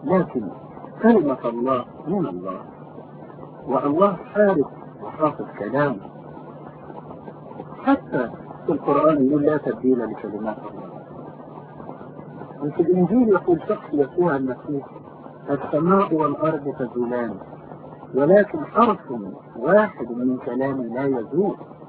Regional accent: Egypt; born there; لكن أنا أعتبر ابن مصر بالانتساب إلى مصر دي المكان لأن ولدت في مصر تحت سماءها وفي أرضها

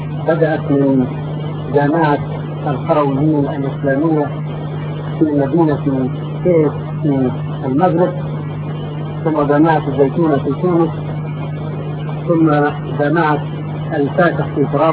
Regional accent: Egypt; moved away as an adult; now in South Africa; انا من مصر، رحلت عن مصر من 4 سنوات

